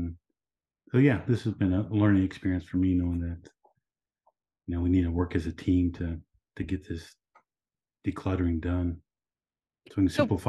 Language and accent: English; Dallas, Texas, United States; Dallas. I'm from Dallas.